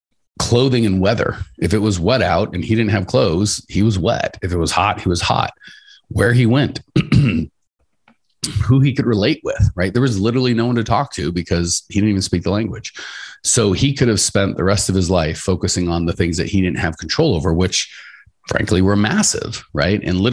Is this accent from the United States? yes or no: yes; United States; I've been born and raised in the United States, and I assumed prisons elsewhere probably weren't great.